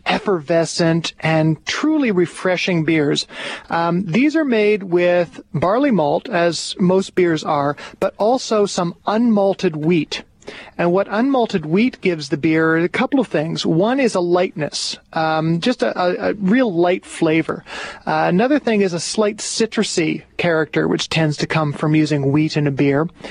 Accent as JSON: {"language": "English", "region": "Quebec", "country": "Canada", "tie": "born or raised there", "said": "Another one I like actually comes from my neck of the woods, actually close to my hometown."}